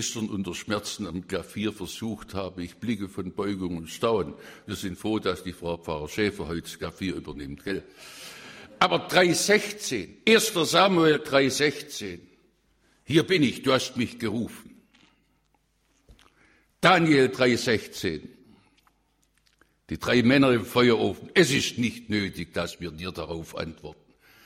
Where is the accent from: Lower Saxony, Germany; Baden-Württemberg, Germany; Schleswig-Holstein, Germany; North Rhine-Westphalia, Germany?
Baden-Württemberg, Germany; Ich komme aus Württemberg und deshalb kann ich meine Sprache nicht verleugnen.